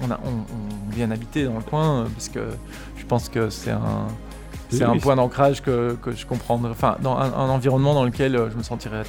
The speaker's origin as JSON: {"language": "French", "town": "Charleroi", "region": "Wallonia", "country": "Belgium", "moved": "yes", "said": "je suis un Carolo qui s'est quand même très vite expatrié. Parce que moi, j'ai connu surtout la région de Pontacelle dans les années..."}